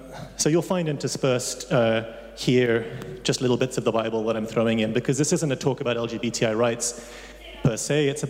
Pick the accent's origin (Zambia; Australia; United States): Zambia; Chikankata, Southern Province; and they were missionaries in Zambia when I was born. My father's a doctor. So I grew up in this little village in the middle of nowhere in southern province, near Mazabuka, called Chikankata.